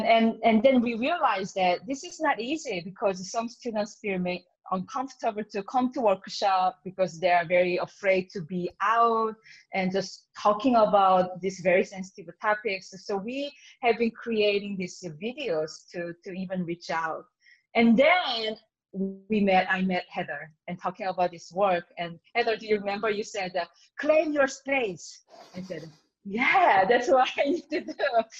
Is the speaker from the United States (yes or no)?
no; South Korea; And I'm originally from South Korea.